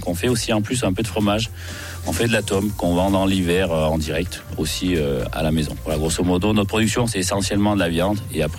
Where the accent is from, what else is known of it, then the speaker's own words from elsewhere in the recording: Avignon, Provence-Alpes-Côte d'Azur, France; born there; Je me suis fait adopter par une famille d'ici, puisque moi, je suis né à Avignon, quand même. Depuis gamin, je travaillais dans une ferme ici